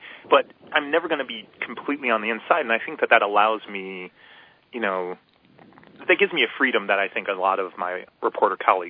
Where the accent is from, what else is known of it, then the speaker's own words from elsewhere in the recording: Chicago, Illinois, United States; Well, I think that I'm a big city kid, like Zoe. I'm from Chicago.